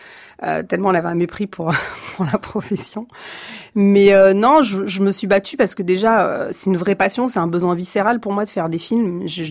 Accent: Viry-Châtillon, Île-de-France, France; Non, enfin, je suis pas cannoise. Moi, j'ai fait une école d'acteur à Cannes. Mais sinon, je suis de Viry-Châtillon. D'une cité à côté de la Grande Bande

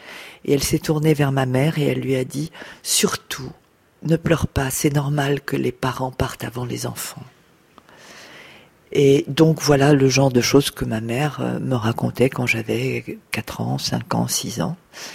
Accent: France; born there; Mes parents étaient polonais d'origine et donc moi je suis née en France, mais eux étaient l'un et l'autre nés en Pologne.

